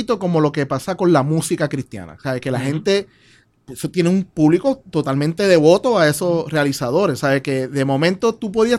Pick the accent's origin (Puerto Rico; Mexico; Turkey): Puerto Rico; A nosotros como boricua